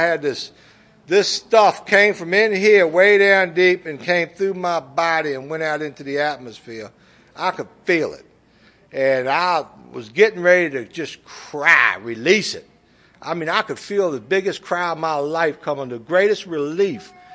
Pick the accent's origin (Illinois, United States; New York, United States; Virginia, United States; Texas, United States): Virginia, United States; Richmond; but I'm from Richmond. I know Ebonics